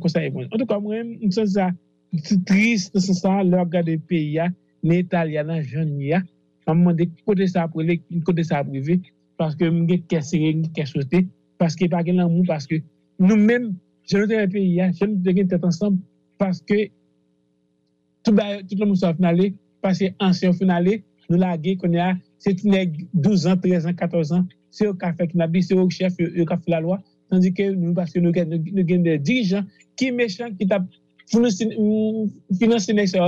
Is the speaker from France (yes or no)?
no; Haiti; en tant que monde, en tant qu'Haïtien, nous allons organiser